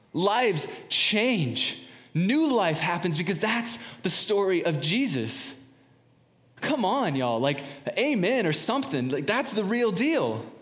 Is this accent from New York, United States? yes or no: no; San Diego, California, United States; I grew up in San Diego, so we don't have wintertime. There's no ice rinks or anything.